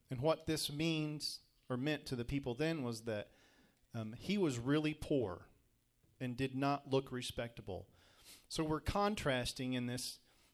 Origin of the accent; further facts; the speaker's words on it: United States; born there; Like me, being born an American, I am born in this country.